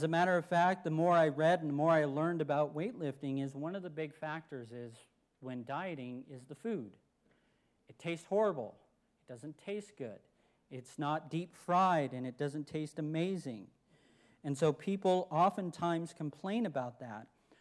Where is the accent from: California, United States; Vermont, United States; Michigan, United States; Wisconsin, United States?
California, United States; we're from California, so it's nice to be allowed to be outside finally.